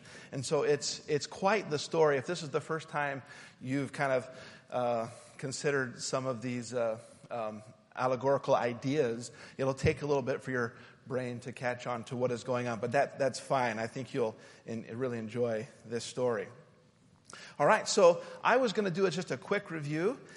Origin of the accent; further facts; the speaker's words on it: Utah, United States; also born or lived in Schenectady, New York; I was actually born in Schenectady, New York. I was raised in Utah. My parents moved out there when I was real small, but I was born there.